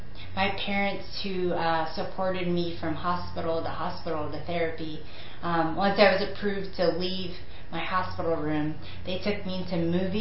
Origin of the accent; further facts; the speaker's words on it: Pennsylvania, United States; born there; I was born right outside Philadelphia, and on Sundays we would always watch the Eagles.